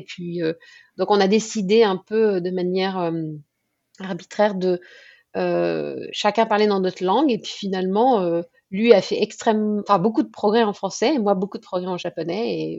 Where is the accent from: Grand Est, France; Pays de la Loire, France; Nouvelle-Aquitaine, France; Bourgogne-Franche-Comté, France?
Grand Est, France; born there; Et l'allemand, parce que je suis née dans les Vosges, tout près de l'Alsace. Et la première langue que tu apprenais quand tu allais au collège, c'était l'allemand. Donc, j'ai appris l'allemand, mais j'ai un peu oublié, en fait.